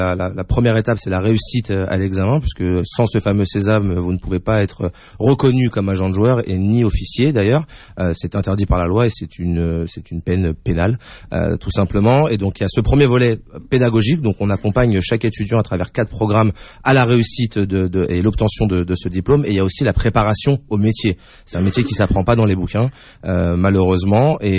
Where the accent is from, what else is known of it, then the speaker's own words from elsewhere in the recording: Maisons-Alfort, Île-de-France, France; also born or lived in Saint-Denis; j'ai grandi non loin d'ici, à Maison Alfort, donc très proche de Créteil, Maison Alfort. Je suis né à Saint-Denis, donc un environnement propice au sport